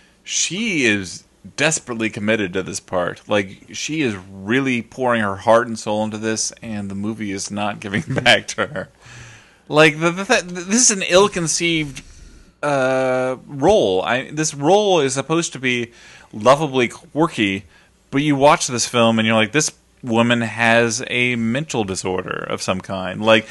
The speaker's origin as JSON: {"language": "English", "region": "New York", "country": "United States", "said": "As a New Yorker, I have to say the local crossword is too hard for me."}